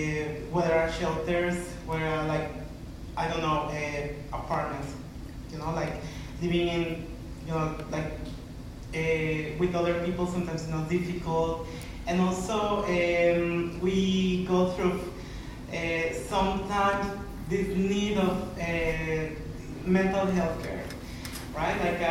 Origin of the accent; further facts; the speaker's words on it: Mexico; now in Canada; I come from Mexico, and I came in 2009.